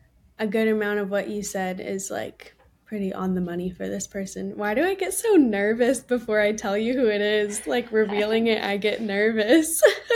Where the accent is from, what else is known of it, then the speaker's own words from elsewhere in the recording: California, United States; So, and I'm from California, so I feel like maybe at some point in school I learned about him or something.